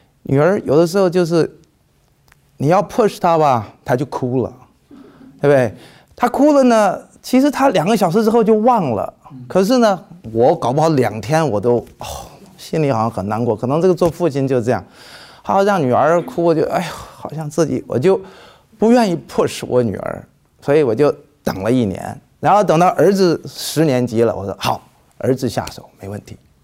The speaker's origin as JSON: {"language": "Chinese", "country": "China", "lives_now": "Texas, United States", "said": "反正我们中国人有的时候会太害怕小孩"}